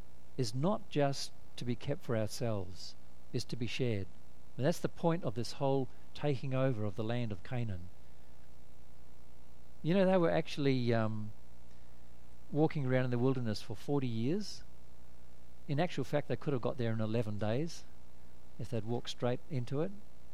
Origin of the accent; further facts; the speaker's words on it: North Perth, Western Australia, Australia; A bit like the story of a lady saw as kids growing up in North Perth.